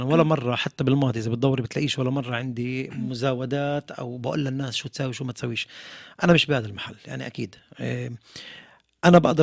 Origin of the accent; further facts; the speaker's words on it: Palestine; إحنا الفلسطينيين في الداخل كمان.